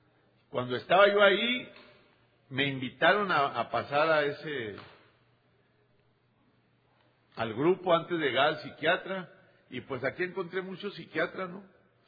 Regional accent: Chihuahua, Mexico; Y yo llegué en una fuga geográfica a Sonora. Soy originario de Chihuahua, del norte de México.

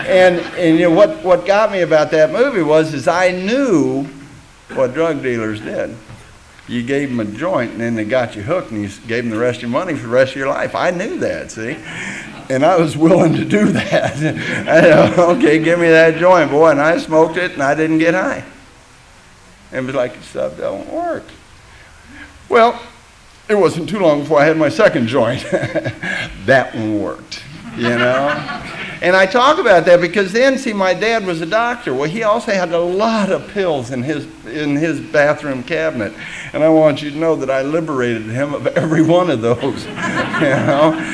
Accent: Tulsa, Oklahoma, United States; And I'm coming from Oklahoma where, yeah, okay, doesn't that sound like fun, you know? And it was something because I'd never seen this kind of energy before. I lived in Tulsa. I lived on Air Force bases all my life.

